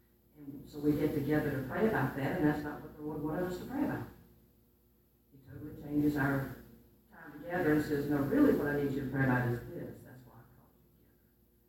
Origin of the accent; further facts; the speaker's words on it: Selma, Alabama, United States; I was born and reared in Selma, and so Selma is my place.